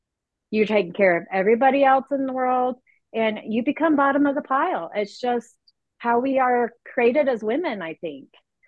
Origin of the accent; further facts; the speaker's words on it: Nebraska, United States; from Nebraska